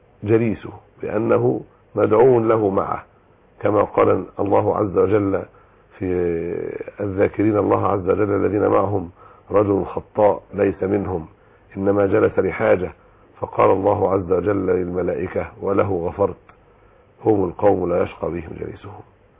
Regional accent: Egypt; بلادنا مصر

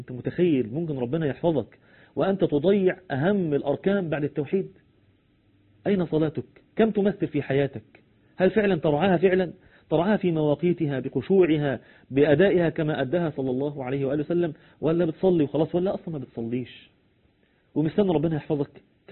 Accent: Egypt; وهو ماشي في الطريق مرة على بلدنا مصر دي

